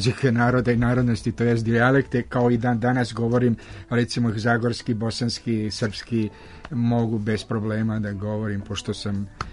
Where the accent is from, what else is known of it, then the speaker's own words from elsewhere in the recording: Slavonia, Croatia; jer ja dolazim iz Slavonije gdje je bila rijeka Sava, najveća rijeka, tu nije bila ni toliko široka kao što je u Beogradu